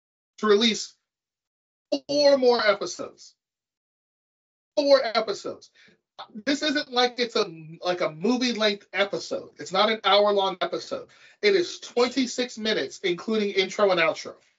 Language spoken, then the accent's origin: English; United States; because I'm an American swine who doesn't know who's uncultured.